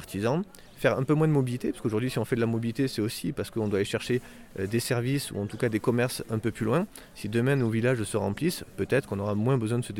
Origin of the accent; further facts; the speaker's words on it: Nîmes, Occitanie, France; Alors à la base, moi je suis Nîmois, et pour ma vie scolaire et professionnelle m'a amené à parcourir un peu la France.